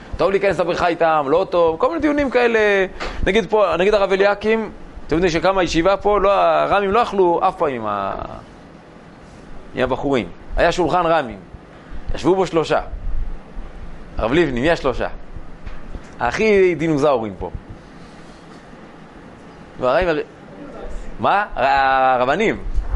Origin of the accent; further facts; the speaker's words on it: Mitzpe Yericho, West Bank, Palestine; אני גדלתי במצפה יריחו, אצל הרב סבתו